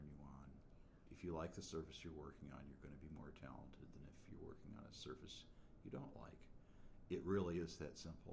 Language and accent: English; Rochester, New York, United States; growing up in New York State, experiencing the winters in Rochester, seeing Lake Ontario freeze over, going skiing in the hills south of Buffalo